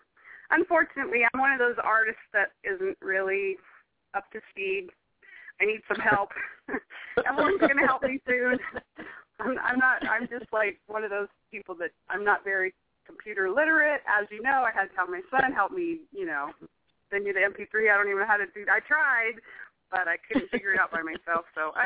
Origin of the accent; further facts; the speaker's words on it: Arizona, United States; also born or lived in Colorado; I'm originally from Arizona, so I guess I came back home, but this is a different part of the state.